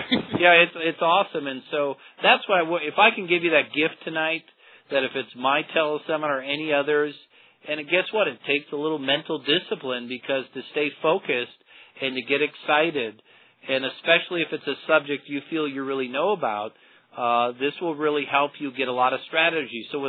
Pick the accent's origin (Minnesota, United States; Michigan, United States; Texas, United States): Minnesota, United States; now in Las Vegas, United States; I'm originally from Minnesota, so I've been in Vegas here for about 15 years